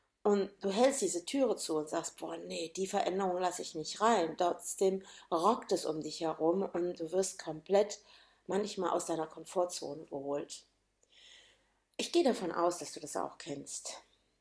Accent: Hanover, Lower Saxony, Germany; weil ich bin mit meinen Eltern in Hannover groß geworden.

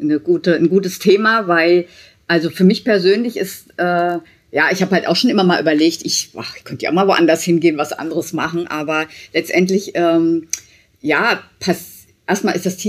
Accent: Giessen, Hesse, Germany; ich komme aus Gießen, da habe ich kurzzeitig gearbeitet und ansonsten immer in der MHH.

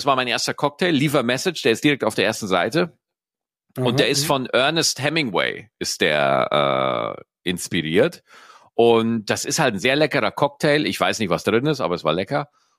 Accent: Straubing, Bavaria, Germany; dass Prag einfach mal von meiner Heimatstadt Straubing, in der ich geboren wurde, gar nicht mal so weit weg ist.

